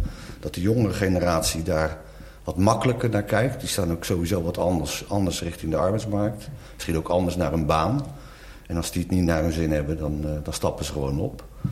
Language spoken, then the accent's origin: Dutch; Moordrecht, South Holland, Netherlands; Ik kom uit Moordrecht, regio Gouda.